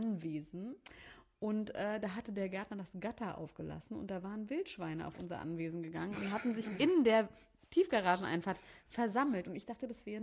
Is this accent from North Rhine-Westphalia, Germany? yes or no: no; Berlin, Germany; Nee, ich bin im Grunewald aufgewachsen, da haben wir damit gewrestelt.